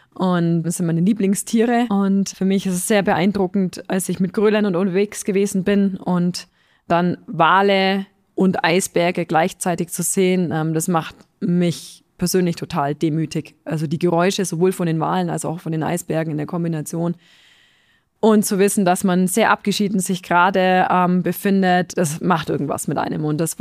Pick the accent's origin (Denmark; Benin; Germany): Germany; Augsburg, Bavaria; born there; now in Murnau am Staffelsee, Germany; Ich bin in Augsburg geboren und wohne aktuell in Murnau am Staffelsee.